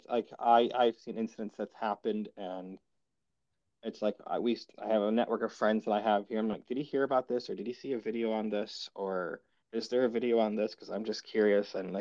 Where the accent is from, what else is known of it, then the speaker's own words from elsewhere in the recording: New York, United States; I'm from Northern New York.